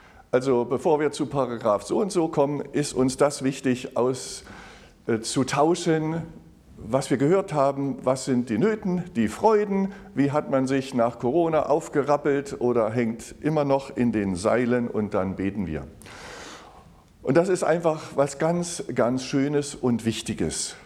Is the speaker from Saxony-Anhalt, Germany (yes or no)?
yes; Halberstadt, Saxony-Anhalt, Germany; Ich bin lutherisch geprägt, bin im Dom zur Halberstadt aufgewachsen.